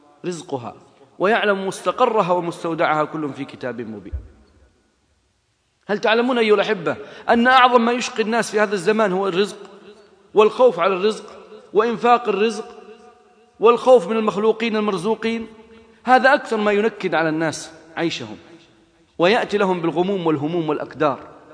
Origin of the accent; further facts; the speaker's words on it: south, Saudi Arabia; عندنا في الجنوب، في جنوب المملكة، في المنطقة الجنوبية